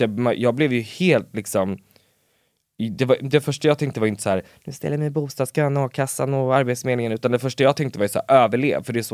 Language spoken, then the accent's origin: Swedish; Örebro, Örebro County, Sweden; Jag är ju från Örebro.